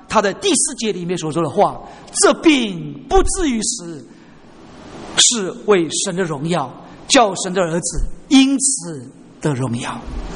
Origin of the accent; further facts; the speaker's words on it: China; 以前我们中国人说海归是归回的归